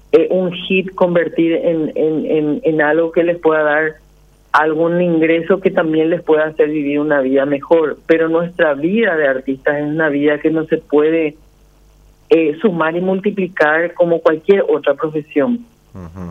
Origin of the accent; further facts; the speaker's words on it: Paraguay; nosotros como paraguayos somos como una familia pequeña